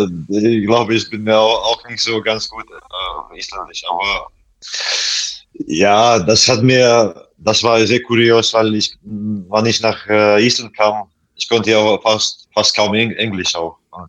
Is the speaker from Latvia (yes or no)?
yes; Latvia; German is a second language; now in Iceland; mein Heimat, mein so Vaterland, wie man sagt, und das ist natürlich Lettland.